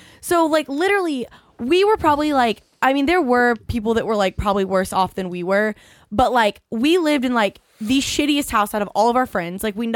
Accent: Terre Haute, Indiana, United States; I grew up in Terre Haute and my mom and dad moved us from, it was like downtown Terre Haute

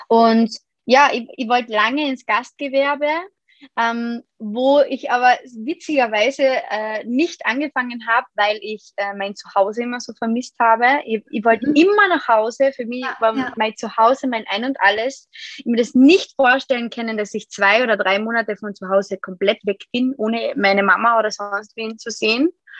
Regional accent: Austria; bei uns in Österreich heißt es halt Matura

